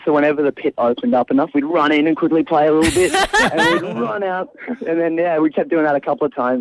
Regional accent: Brisbane, Queensland, Australia; So we're from Brisbane

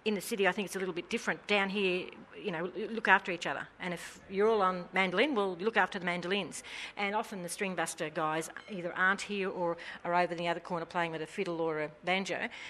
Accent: Traralgon, Victoria, Australia; I'm from Traralgon

